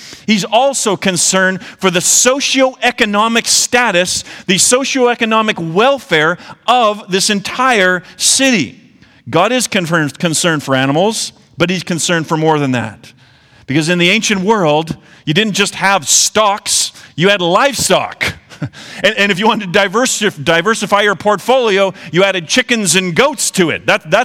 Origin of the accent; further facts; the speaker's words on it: Canada; I'm clearly from the West. I tell them I'm from Canada.